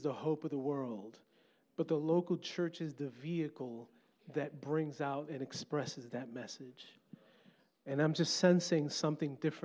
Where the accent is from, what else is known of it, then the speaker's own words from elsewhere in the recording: Brooklyn, New York, United States; accent: Brooklyn; When I was a young kid, I grew up in Brooklyn, New York, hence the accent.